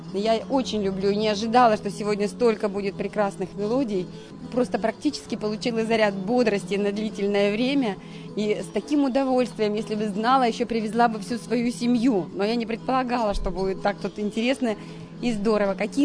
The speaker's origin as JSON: {"language": "Russian", "town": "Kazan", "region": "Tatarstan", "country": "Russia", "tie": "born or raised there", "said": "Я выросла в Казани среди татар"}